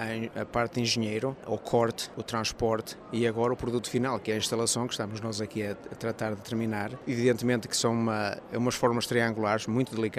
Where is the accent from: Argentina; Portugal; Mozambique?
Portugal; eu como português